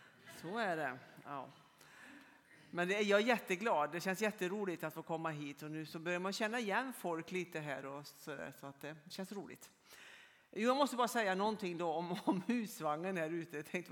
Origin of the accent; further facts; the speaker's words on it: Örkelljunga, Skåne, Sweden; Jag kommer från Örkelljunga, från EFS.